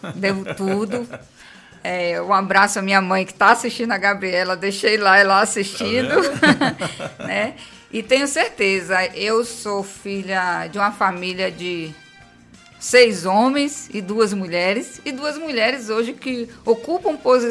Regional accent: Jequié, Bahia, Brazil; born there; Minha cidade de origem, minha cidade onde eu nasci. É a cidade de Jequié.

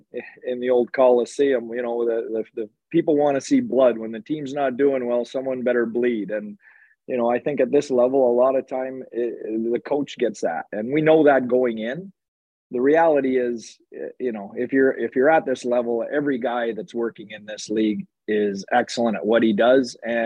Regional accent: Dunnville, Ontario, Canada; So if you go to my hometown in Dunville, Ontario … other than

